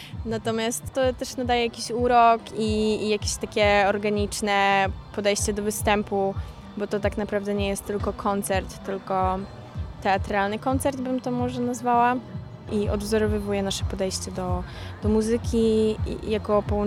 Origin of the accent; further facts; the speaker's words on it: Biłgoraj, Lublin Voivodeship, Poland; wtedy była wielka celebracja tegoż wydarzenia w Biłgoraju i zawsze jako dzieciak uczestniczyłam w tym